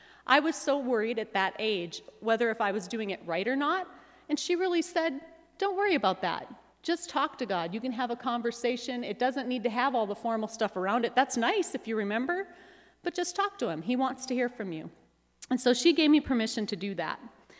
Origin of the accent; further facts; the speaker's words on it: Driscoll, North Dakota, United States; As Pastor Steve said, my faith really began in a small town. I grew up in Grace Lutheran Church in Driscoll, North Dakota, just east of here. And like many small town kids, going to church and the church life became my social life.